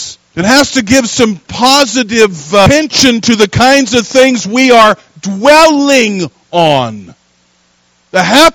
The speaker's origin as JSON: {"language": "English", "region": "the American West", "country": "United States", "said": "we're from the American West, where things are a lot more arid in many places than maybe more so here in the Midwest."}